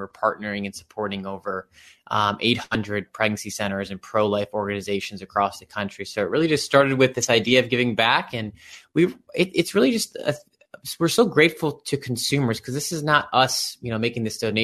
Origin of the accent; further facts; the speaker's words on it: Columbia Station, Ohio, United States; Yeah, so Cleveland native, grew up on the west side in Columbia Station near Strongsville, went to St. Ed's High School in Lakewood, went to college at Cleveland State University.